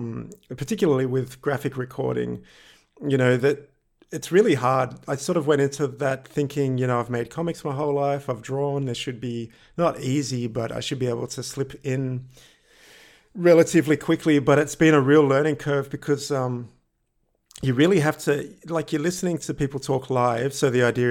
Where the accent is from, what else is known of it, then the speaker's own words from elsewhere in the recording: Australia; now in Vienna, Austria; I'm an Australian, but I live in Vienna in Austria, and relocated here last year, the year before.